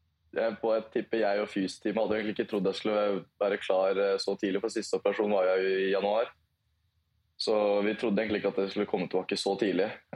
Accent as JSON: {"language": "Norwegian", "town": "Lillestrøm", "region": "Akershus", "country": "Norway", "tie": "born or raised there", "said": "Jo, altså Lillestrøm delt opp I to bydeler, Volla og Vigernes, så det født og oppvokst på Volla. Så det nesten så å si steinkast unna alt her I Lillestrøm."}